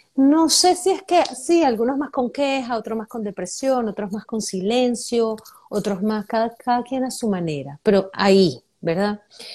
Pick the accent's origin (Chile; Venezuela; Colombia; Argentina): Venezuela; now in United States; lo que yo veía de chiquita en Venezuela